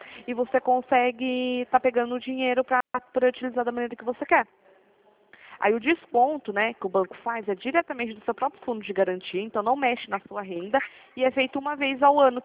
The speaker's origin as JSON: {"language": "Portuguese", "town": "Piracicaba", "region": "São Paulo", "country": "Brazil", "said": "Eu sou aqui de São Paulo, Piracicaba."}